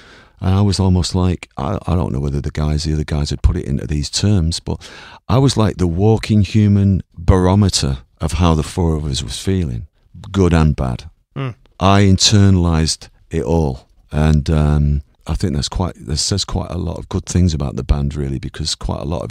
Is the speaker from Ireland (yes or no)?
yes; Ireland; Completely accidental. I think it's because I'm Irish. Yeah, I'm the only Irish High Life musician.